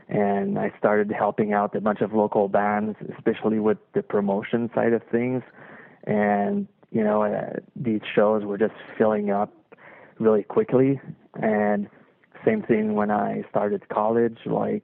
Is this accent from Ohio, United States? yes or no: no; Montebello, California, United States; basically I grew up in Montebello, which is in the middle of nowhere.